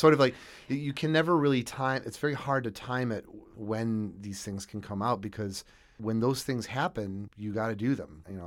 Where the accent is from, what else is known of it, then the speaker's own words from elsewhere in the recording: Buffalo, New York, United States; My mother bought me a guitar when I was 5, growing up in Buffalo, because I would just listen to my parents' records all day.